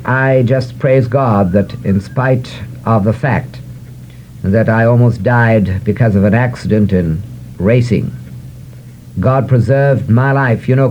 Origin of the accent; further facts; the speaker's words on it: Angola; also born or lived in Zambia; But I lived in Angola, actually on Angola, that troubled land today, for 17 years